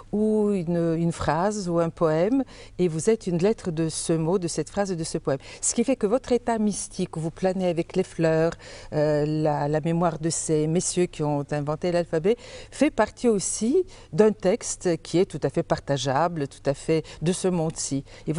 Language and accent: French; France; Donc, je suis une Française d'origine bulgare et citoyenne européenne